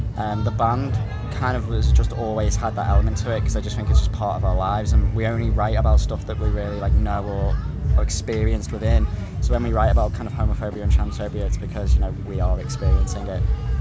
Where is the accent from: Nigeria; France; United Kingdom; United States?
United Kingdom; Birkenhead, North West England; I'm from Birkenhead